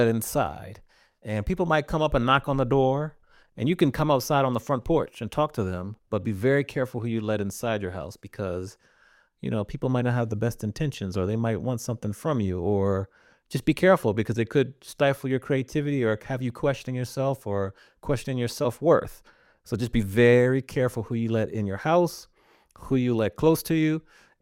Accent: Maryland, United States; I'm from Maryland, so every time you eat a crab cake, you want another one

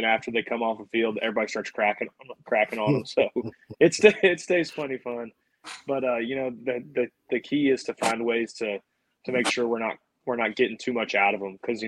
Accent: Birmingham, Alabama, United States; Birmingham's that crazy area for baseball.

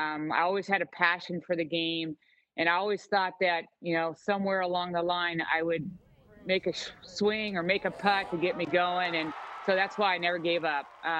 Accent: United States; as an American, you always want to win your national championship

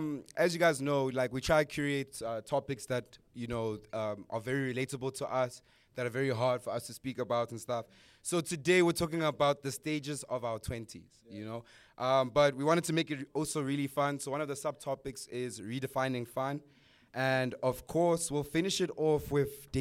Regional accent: Limpopo, South Africa; I mean, you have to understand, we're two kids from Limpopo, and now we are sitting in front of Bona.

